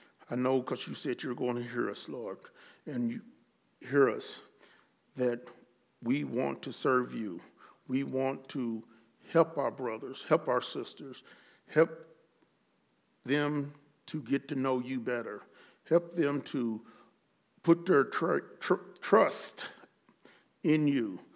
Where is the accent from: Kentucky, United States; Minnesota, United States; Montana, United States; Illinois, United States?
Kentucky, United States; now in Utah, United States; who would think about being in Utah when I was raised in Kentucky.